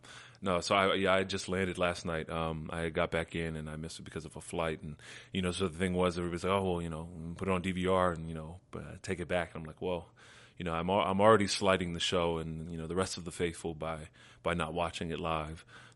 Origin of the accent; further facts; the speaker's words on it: Lebanon, Pennsylvania, United States; it's on June 21st at Iron Valley Golf Course in my hometown, Lebanon, Pennsylvania.